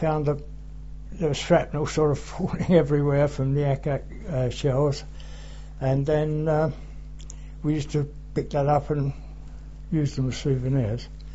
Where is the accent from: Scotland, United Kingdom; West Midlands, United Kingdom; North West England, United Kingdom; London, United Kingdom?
London, United Kingdom; Barnet; born there; I was born in Barnet, in the General Hospital in Barnet, on the 4th of October 1924